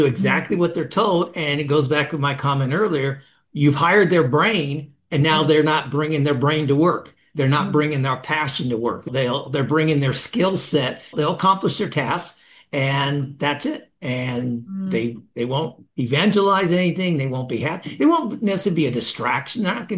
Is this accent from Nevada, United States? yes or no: yes; Las Vegas, Nevada, United States; Now, I grew up in Las Vegas, young guy in Las Vegas, a crazy town, and I had a crazy attitude.